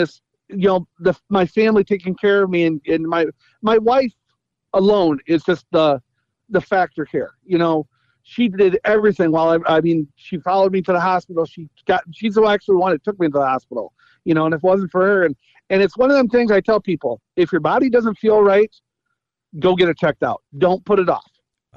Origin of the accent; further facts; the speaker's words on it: Mendota, Illinois, United States; I'm from Mendota, Illinois.